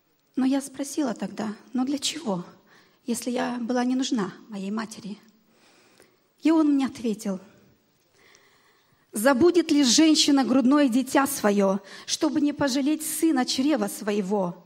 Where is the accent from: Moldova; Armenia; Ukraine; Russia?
Moldova; Hîncești, Hîncești District; Мир Божий всем братьям и сестрам моего родного города Хинчешт.